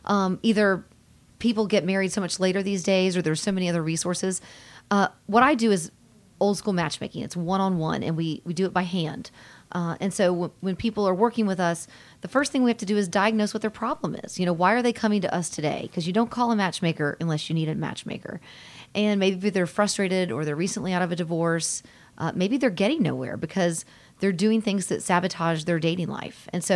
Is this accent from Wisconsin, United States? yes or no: no; Atlanta, Georgia, United States; Oh, yes. I'm born and raised in Atlanta